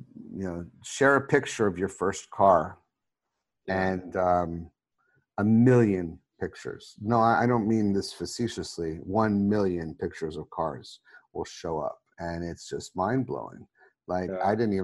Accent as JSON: {"language": "English", "town": "Long Island", "region": "New York", "country": "United States", "tie": "born or raised there", "said": "And I grew up in Long Island, but my folks were divorced when I was young, and my dad was in the city. So I would split my time between the city and Long Island."}